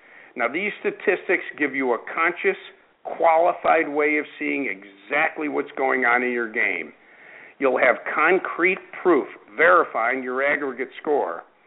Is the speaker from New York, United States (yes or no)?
yes; Rochester, New York, United States; which is held in my hometown of Rochester, New York, at the Oak Hill Country Club.